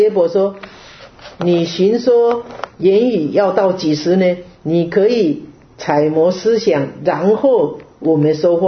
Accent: China; 我们中国人也这么讲，是不是？

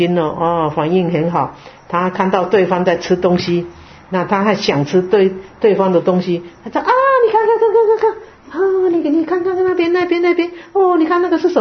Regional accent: China; 就是就像我们中国人常常讲说神话

